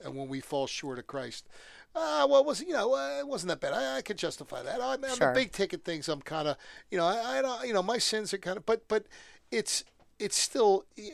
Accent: Ireland; I'm Irish, so I never forgive.

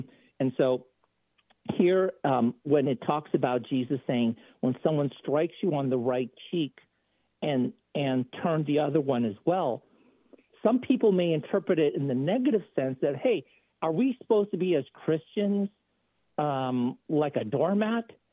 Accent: Philippines; You know, I talk about this because, you know, not only because I'm a Filipino and I was a big fan of, you know, boxing.

